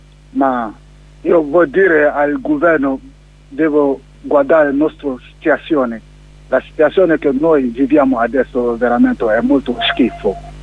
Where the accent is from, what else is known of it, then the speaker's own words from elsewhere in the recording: Guinea; Italian is a second language; now in Italy; vengo dalla Guinea.